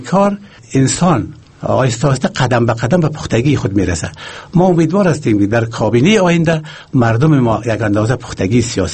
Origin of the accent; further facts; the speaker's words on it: Sheberghan, Jowzjan, Afghanistan; born there; در یک خانواده دهقانی متولد شدم در شهر شیوارغان، قریه بابعلی.